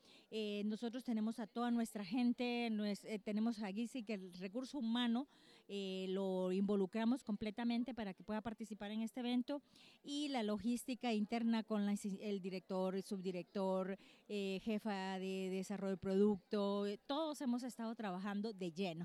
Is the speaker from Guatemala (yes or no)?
yes; Guatemala; yo creo que mi mensaje como guatemalteca